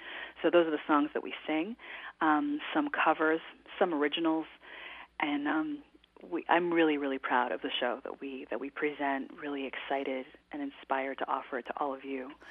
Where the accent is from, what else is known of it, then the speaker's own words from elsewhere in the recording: Toronto, Ontario, Canada; I grew up in Toronto and both lived there as a normal child